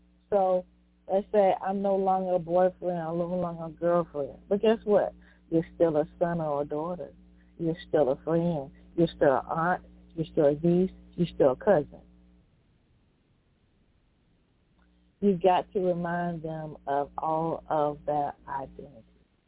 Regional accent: Virginia, United States; I just had the pleasure of going to my hometown of Sussex County, Virginia, on Monday

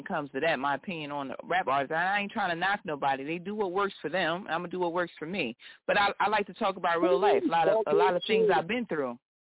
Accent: New Jersey, United States; I'm originally from New Jersey, of course.

